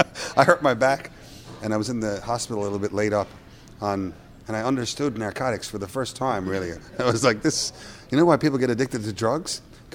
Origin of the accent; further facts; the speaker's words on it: Petty Harbor, Newfoundland and Labrador, Canada; my folk roots growing up in Petty Harbor with mandolins and whistles and accordions and piano accordion, like my mom played all the time.